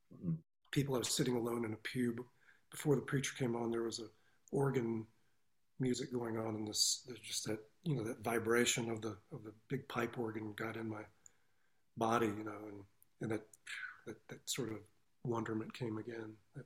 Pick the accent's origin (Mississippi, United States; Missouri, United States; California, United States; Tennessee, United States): Mississippi, United States; Clarksdale; also born or lived in Tunica, United States; Yeah, I grew up in the South. I was born in a little place called Tunica, Mississippi, which is a very small town close to the Mississippi River. We moved when I was in third grade to Clarksdale, Mississippi, which is a little bit upriver.